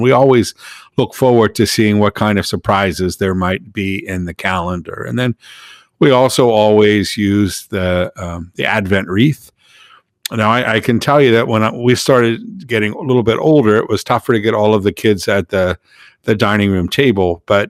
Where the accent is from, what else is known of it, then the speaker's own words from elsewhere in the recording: Pittsburgh, Pennsylvania, United States; And I can tell you that growing up in Pittsburgh, you didn't always see a star, and then you just kind of pretend that you saw a star.